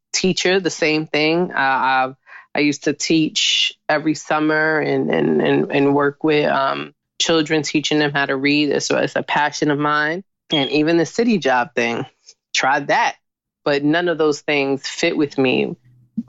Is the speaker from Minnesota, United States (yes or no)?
no; Harlem, New York, United States; And the other side to growing up in Harlem, all of that type of stuff, that is considered hobby.